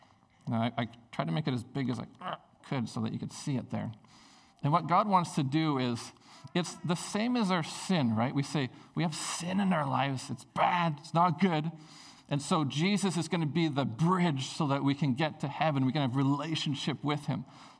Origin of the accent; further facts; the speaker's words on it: Prince Rupert, British Columbia, Canada; I grew up in Prince Rupert.